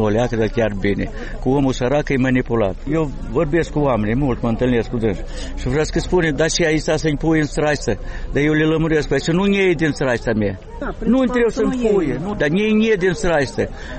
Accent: Stolniceni, Hîncești District, Moldova; eu vorbesc de satul meu, Solnicei.

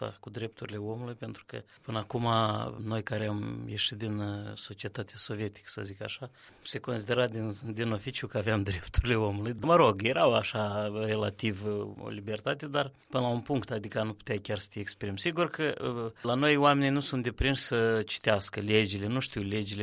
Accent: Marinici, Moldova; chiar eu din 69, sunt din Sporeni, din satul Marinici, dar eu m-am trezit acolo încă era o societate patriarhală

